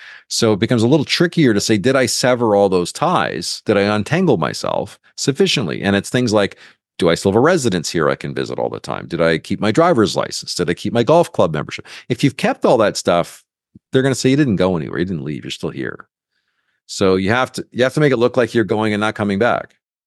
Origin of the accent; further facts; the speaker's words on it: Canada; As a Canadian